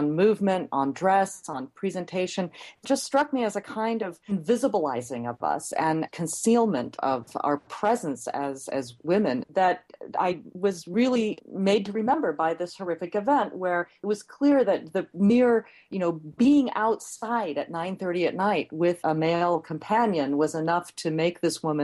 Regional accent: Los Angeles, California, United States; I was raised in the United States. I grew up in Los Angeles. My father was an immigrant from India. My mother was an American.

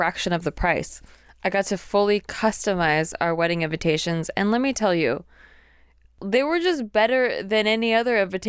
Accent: Santa Barbara, California, United States; I grew up in Santa Barbara.

